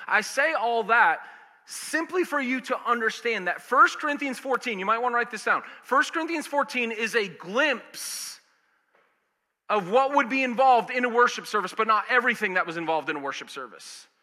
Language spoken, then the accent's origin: English; Boston, Massachusetts, United States; I grew up living in Boston. I grew up going to Red Sox games.